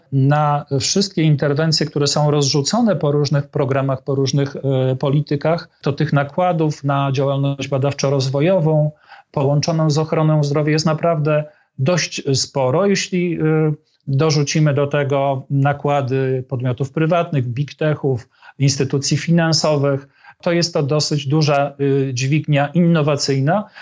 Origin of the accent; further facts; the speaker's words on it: Kielce, Świętokrzyskie Voivodeship, Poland; w Świętokrzyskim Centrum Onkologii w Kielcach, skąd pochodzę